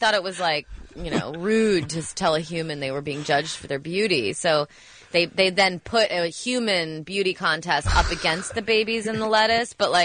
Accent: Rockford, Illinois, United States; But I'm also from Rockford, Illinois, so I don't know where that bloomed.

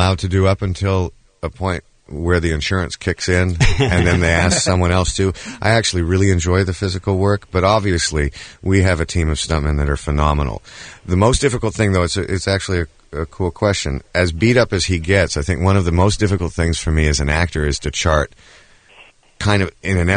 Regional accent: Toronto, Ontario, Canada; Well, I grew up in Toronto, so I'm a Maple Leafs fan

